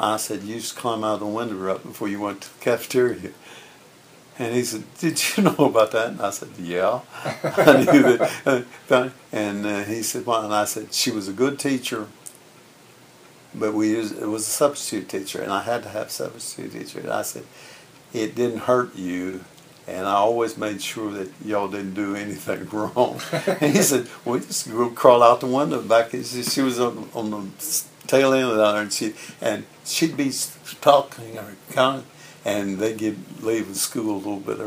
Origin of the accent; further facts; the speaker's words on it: Breckenridge, Texas, United States; born there; I was born in Breckenridge. Breckenridge, Texas.